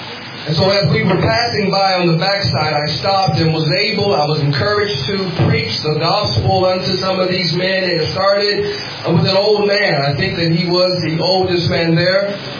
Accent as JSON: {"language": "English", "region": "California", "country": "United States", "said": "I come from California. It's the richest place in the USA. It's the home of Google and Apple and Facebook, right in my valley."}